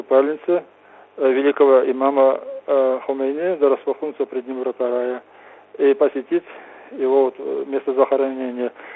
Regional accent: Nalchik, Kabardino-Balkaria, Russia; я из Нальчика

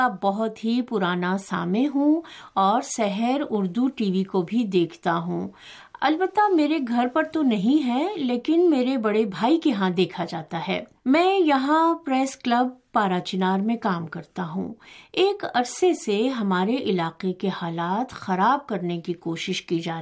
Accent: Khyber Pakhtunkhwa, Pakistan; ہمارا علاقہ کرم ایجنسی سب سے زیادہ تعلیم یافتہ علاقہ سمجھا جاتا ہے۔

